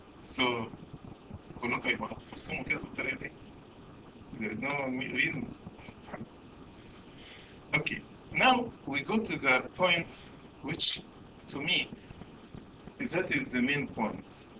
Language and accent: English; Egypt; English is a second language; moved away as an adult; when I came from Egypt 9 years ago, I was a computer to my illiterate.